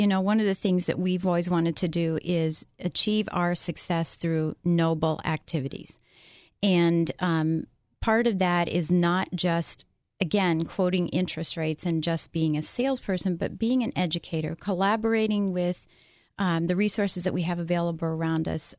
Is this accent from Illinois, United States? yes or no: no; Colorado, United States; now in Washington, D.C., United States; Originally from Colorado.